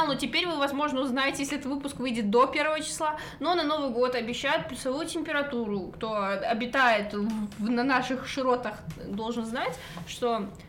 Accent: Belarus; Да, это мы белорусы такие экстремальные.

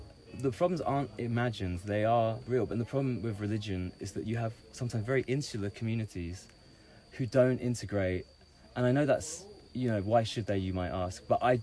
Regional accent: England, United Kingdom; born there; I was born in England

